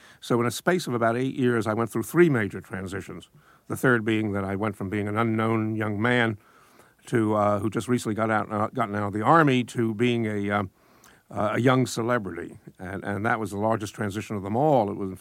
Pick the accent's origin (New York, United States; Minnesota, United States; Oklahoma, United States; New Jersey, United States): New York, United States; Brooklyn; I grew up in Brooklyn, and we didn't ignore strength in Brooklyn, but it wasn't. I grew up in a reasonable neighborhood, reasonable middle class neighborhood